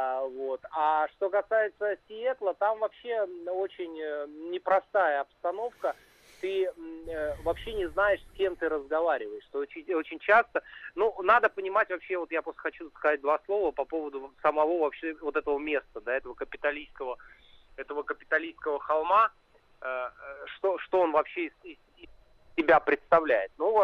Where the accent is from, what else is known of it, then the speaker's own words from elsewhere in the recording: Russia; когда они слышат, что мы из России